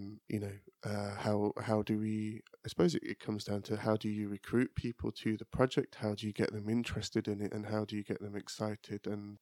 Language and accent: English; Birmingham, West Midlands, United Kingdom; I grew up in Birmingham, grew up in Chelmsley Wood, and then moved to King's Heath as a kid. Yeah, I kind of lived in other places, but seem to always gravitate back to Birmingham.